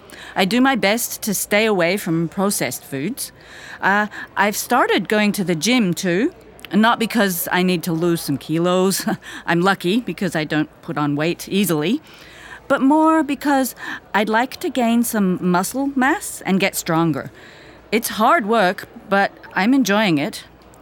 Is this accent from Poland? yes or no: yes; Poland; English is a second language; now in London, United Kingdom; from Poland, and I'm doing IT.